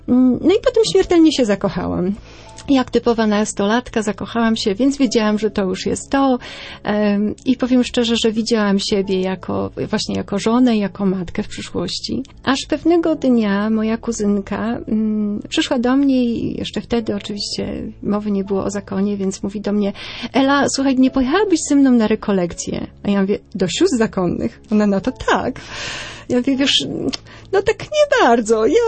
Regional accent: West Pomeranian Voivodeship, Poland

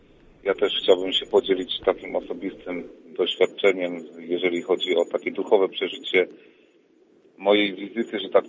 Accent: Choczń, Lesser Poland, Poland; Chocznie na świętego Jana Chrzciciela koło Wadowic, skąd pochodzę

